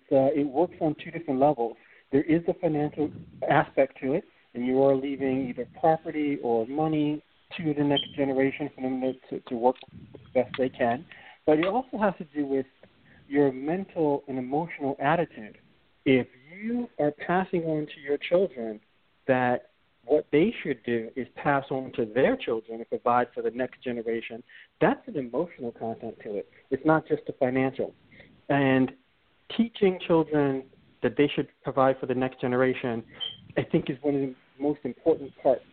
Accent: New York, United States; I'm from Manhattan, New York, New York.

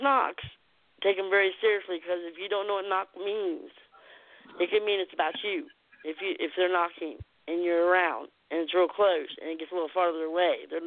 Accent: Georgetown, Ohio, United States; born there; now in Kentucky, United States; I was born in Georgetown, Ohio, and yes, I moved to Kentucky.

